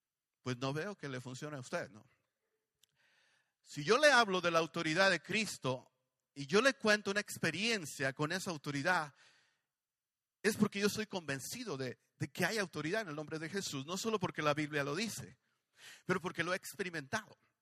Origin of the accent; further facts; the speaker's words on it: Monterrey, Nuevo León, Mexico; born there; hace años atrás en Monterrey, Nuevo León, México, donde yo nací.